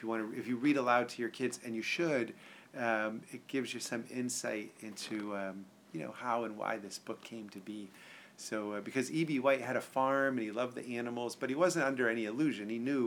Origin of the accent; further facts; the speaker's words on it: Connecticut, United States; not far from where I grew up in Connecticut.